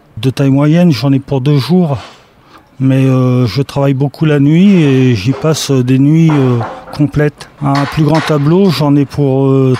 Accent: Rouen, Normandy, France; J'ai peint également, parce que je suis originaire de Rouen

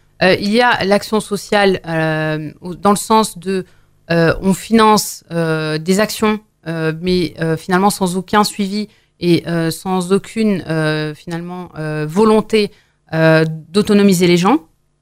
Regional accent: Mantes-la-Jolie, Île-de-France, France; j'ai grandi au Val-Fouré. Quand on grandit dans un des quartiers réputés les plus difficiles du Val-Fouré

